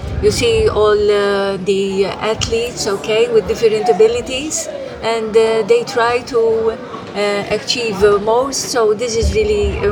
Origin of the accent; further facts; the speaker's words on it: Malta; I come from Malta.